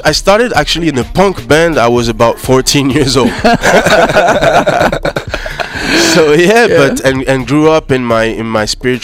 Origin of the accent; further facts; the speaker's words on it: Cameroon; also born or lived in Paris, France; I was born in Paris, grew up in Cameroon, West Africa, and did a lot of travels in the Caribbean, West Indies, South America.